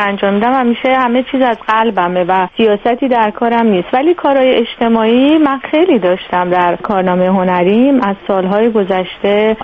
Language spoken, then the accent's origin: Persian; Iran; منم به عنوان یه ایرانی که خارج از کشورم